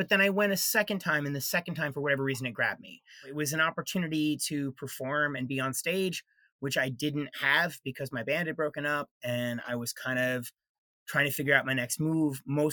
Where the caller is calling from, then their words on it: New York City, New York, United States; I'm dialing in from New York City today.